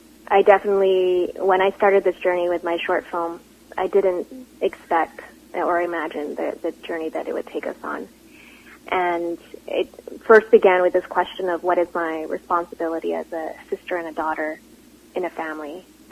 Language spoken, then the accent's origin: English; Philippines; now in Canada; made me wonder what is my identity as a Filipino, as a Filipino-Canadian.